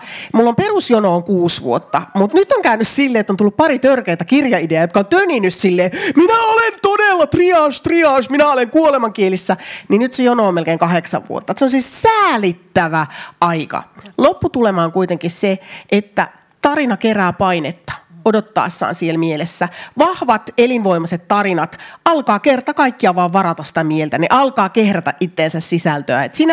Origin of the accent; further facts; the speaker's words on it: Jyväskylä, Central Finland, Finland; kun olimme Jyväskylässä mun lapsuuden kotikaupungissani, jossa mä asuin armeijan taloissa nimeltä Kruunuasunnot, siellä asui vaan sellaisia, jossa isi tai äiti oli töissä puolustusvoimissa